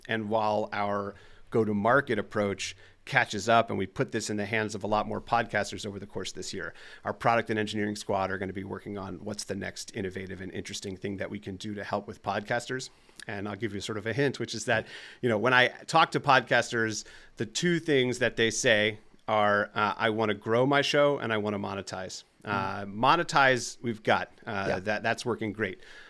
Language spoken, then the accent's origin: English; New Jersey, United States; I've been noticing, I'm from New Jersey, and I've been noticing a couple of words that come out that make me sound like New Jersey